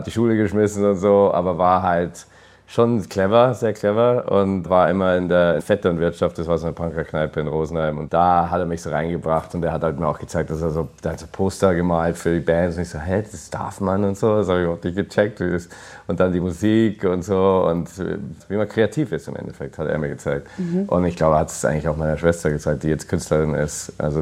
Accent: England, United Kingdom; now in Germany; weil ich wollte wieder zurück nach England mal, um zu schauen, wo ich herkomme.

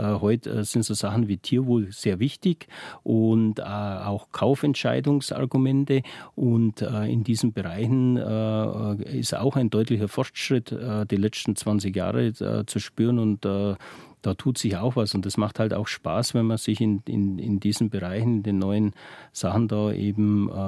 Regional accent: Bavaria, Germany; Heimat ist für mich einfach die Landschaft bei uns in Bayern, grün, die entspannten Leute, man kann mit jedem reden

